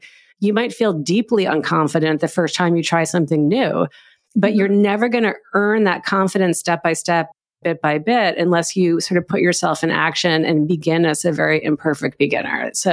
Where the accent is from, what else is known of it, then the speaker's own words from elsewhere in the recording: New York City, New York, United States; I'm an expert in bagels too. I was raised in New York City. I know bagels.